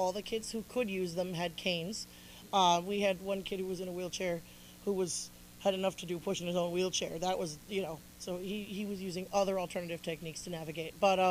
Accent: Syracuse, New York, United States; One of them was, and I'm from Syracuse, by the way, I'm not just spilling haterade, like I love cows.

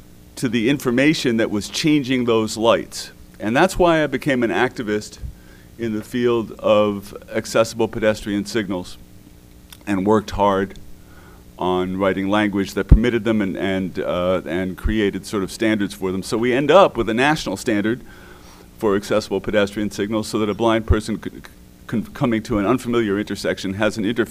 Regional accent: New York City, New York, United States; You know, when I grew up in New York City, and at that time everything just changed

